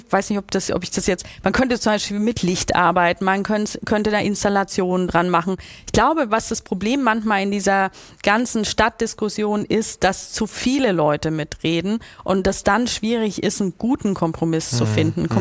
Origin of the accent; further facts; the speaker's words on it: Bavaria, Germany; now in Hamburg, Germany; ich komme aus Franken, ich kriege ganz viel Besuch, nicht nur aus Franken, auch aus den Ländern, wo ich gelebt habe